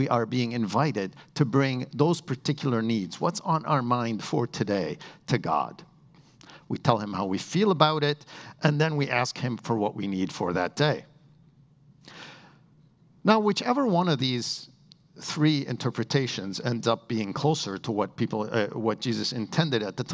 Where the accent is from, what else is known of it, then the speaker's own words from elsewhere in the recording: Beirut, Beirut Governorate, Lebanon; Speaking of bread, I grew up in Beirut in Lebanon, and we eat lots of bread in the Middle East.